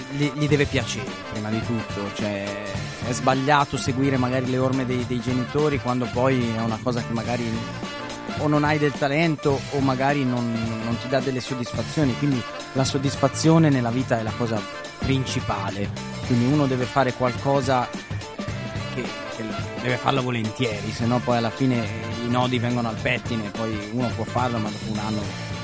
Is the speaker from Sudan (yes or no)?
no; Tuscany, Italy; io vengo dalla Toscana e faccio vini toscani